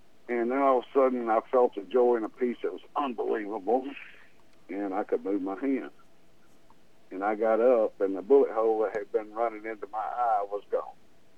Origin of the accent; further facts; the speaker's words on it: Alabama, United States